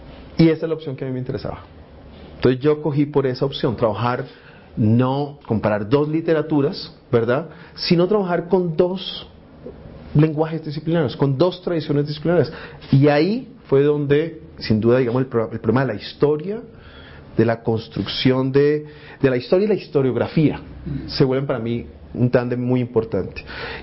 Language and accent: Spanish; Colombia; siendo colombiano.